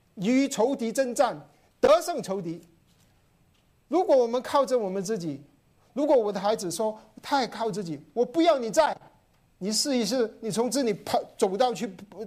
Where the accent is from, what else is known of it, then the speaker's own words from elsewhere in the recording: South China, China; also born or lived in Florida, United States; 那我是南方人，以前我在中国服侍也在南方，也没雪，广州没雪。我以前住在美国，那个叫什么 Florida 也没雪